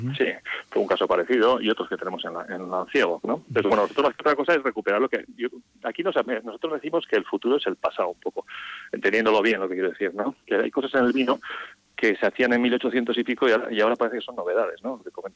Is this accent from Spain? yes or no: yes; Navarre, Spain; vinimos a Rioja Alavesa, que es un poco nuestra tierra, aunque yo soy navarro del norte, como diría aquel, y lo que pasa es que cuando llegamos otra aquí a Rioja, que sería pues finales de los 80, principios de los 90